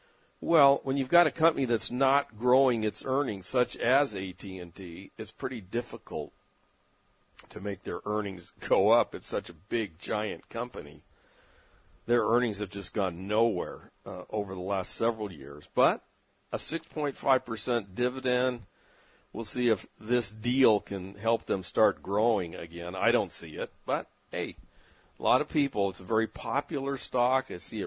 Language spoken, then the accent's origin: English; San Diego, California, United States; moved away as an adult; now in South Carolina, United States; I'm a California native. I grew up in San Diego. My wife and I left California about 3 years ago, and we moved our corporate headquarters to South Carolina.